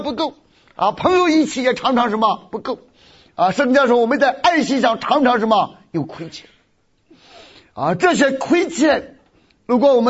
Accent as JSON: {"language": "Chinese", "country": "China", "said": "我们中国人包括中国的心理学界、宗教界、法律界，我们很少能够读懂啊奥古斯丁的思想。"}